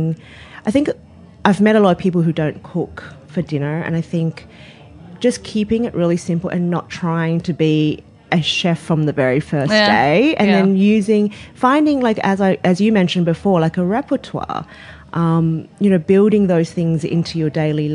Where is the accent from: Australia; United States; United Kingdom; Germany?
Australia; we grew up in Australia.